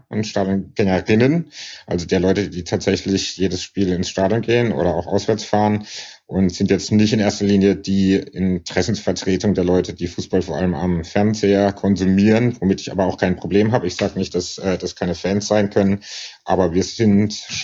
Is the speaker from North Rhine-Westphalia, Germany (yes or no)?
no; Karlsruhe, Baden-Württemberg, Germany; now in Berlin, Germany; Ich bin in Karlsruhe aufgewachsen, im Wildparkstadion im Block A4 groß geworden